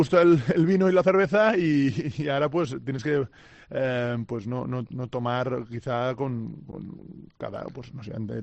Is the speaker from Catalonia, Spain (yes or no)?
yes; Sant Boi de Llobregat, Catalonia, Spain; en Barcelona porque los dos somos de allí, nuestras familias están allí y al final somos de Sant Boi y nos quedamos por el Baix Llobregat seguramente.